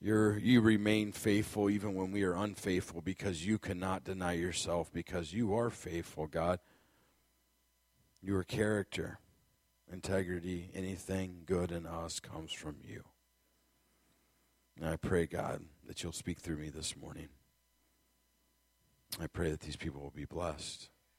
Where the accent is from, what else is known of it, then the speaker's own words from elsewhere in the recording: Scotland, United Kingdom; I'm Scottish